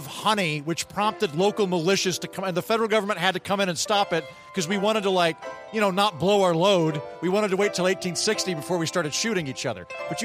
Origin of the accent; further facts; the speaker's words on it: Oklahoma, United States; I'm from Oklahoma, as I've mentioned on the show before.